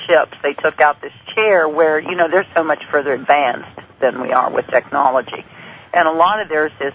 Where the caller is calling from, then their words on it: Tennessee, United States; also born or lived in Nashville; from Tennessee. I'm sorry, from the Smoky Mountains of Tennessee.